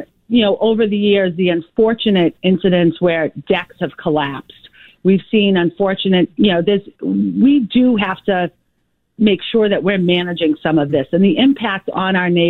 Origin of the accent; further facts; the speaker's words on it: Boston, Massachusetts, United States; I grew up in Dorchester. Right, I'm a Dorchester girl.